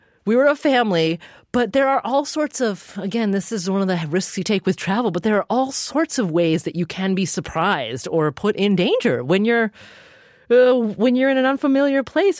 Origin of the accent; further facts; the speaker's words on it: United States; versus what might make me uncomfortable as an American woman.